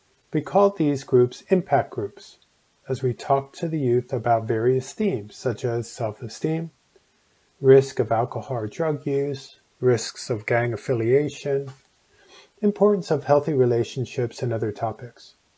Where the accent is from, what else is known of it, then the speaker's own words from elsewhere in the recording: Chatham, New Jersey, United States; I was raised in Chatham, New Jersey, a very different culture and setting.